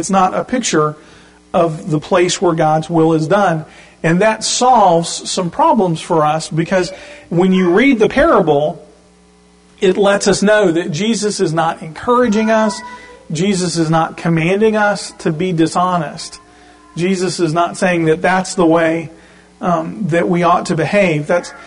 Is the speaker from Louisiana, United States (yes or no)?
yes; Louisiana, United States; So I did that, and I grew up in South Louisiana, and one of the characteristics of South Louisiana is that there are three kinds of weather there.